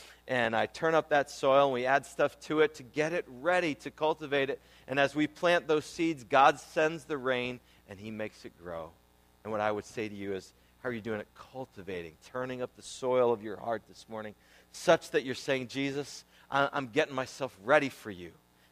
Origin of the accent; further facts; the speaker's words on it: New England, United States; I was raised in New England.